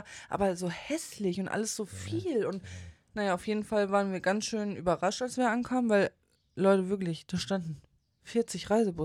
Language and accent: German; Erzhausen, Hesse, Germany; Ja, aber Darmstadt ist eine Großstadt im Gegensatz zu Erzhausen hier. Jetzt wisst ihr, wo ich herkomme.